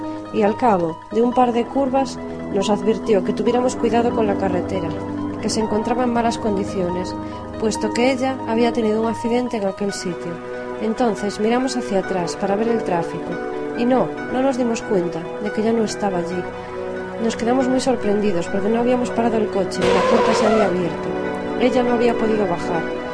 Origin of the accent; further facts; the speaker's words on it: Valladolid, Castile and León, Spain; Yo soy conductor, tengo 29 años y soy de Valladolid.